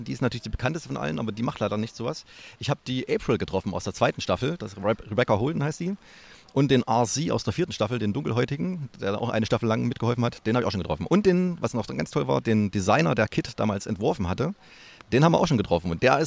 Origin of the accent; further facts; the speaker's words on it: Erfurt, Thuringia, Germany; Doch, ich bin Erfurter.